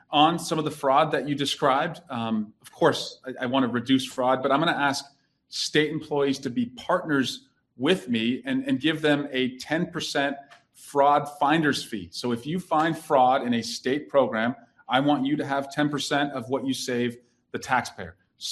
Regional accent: California, United States; I grew up in California, and I was a part, as a planning commissioner and a city council member, of putting a city in renaissance called Dublin.

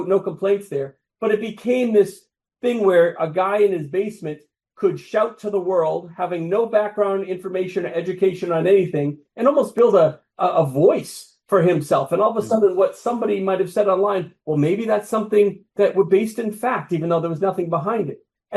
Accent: New England, United States; I'm from New England. I'm a New England guy.

